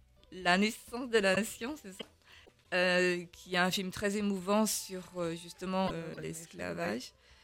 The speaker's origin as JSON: {"language": "French", "country": "Martinique", "said": "je viens de la Martinique"}